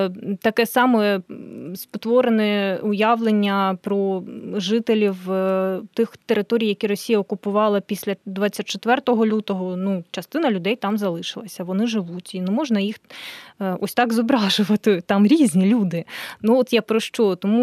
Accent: Donbas, Ukraine; Ну, я сама з Донбасу, і мені було цікаво, так?

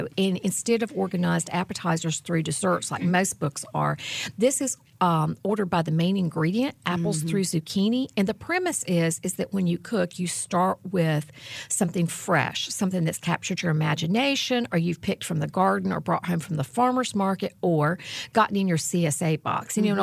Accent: Boone, North Carolina, United States; When I left my hometown of Boone, North Carolina, in Watauga County, up in the beautiful mountains

